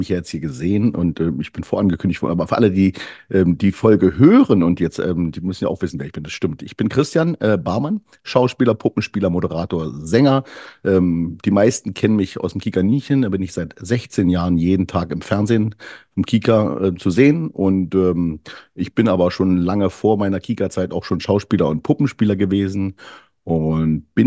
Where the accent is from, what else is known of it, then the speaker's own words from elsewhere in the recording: Berlin, Germany; ich bin in Berlin zur Schule gegangen und in Berlin-Mitte